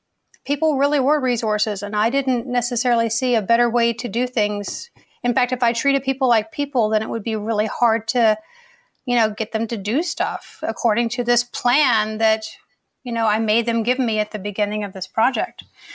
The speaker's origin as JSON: {"language": "English", "town": "Richmond", "region": "Virginia", "country": "United States", "tie": "born or raised there", "said": "there are people in my hometown of Richmond, Virginia who do know me from that life"}